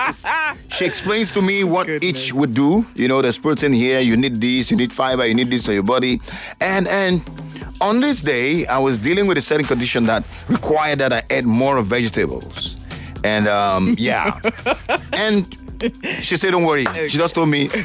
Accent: Nigeria; When you hear vegetable as an African man, as a Nigerian out there, what comes to your mind?

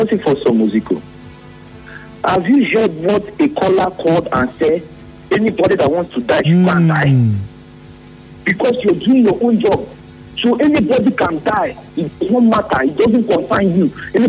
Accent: Bonny, Rivers, Nigeria; I'm from Bonny Island.

